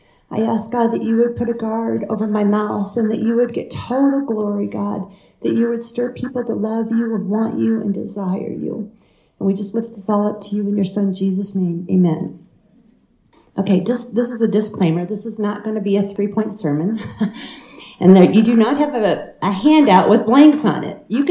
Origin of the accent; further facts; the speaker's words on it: Iowa, United States; also born or lived in Colorado; I grew up in the Midwest, back in Iowa, and then we spent 20 years doing ministry and life here in Colorado.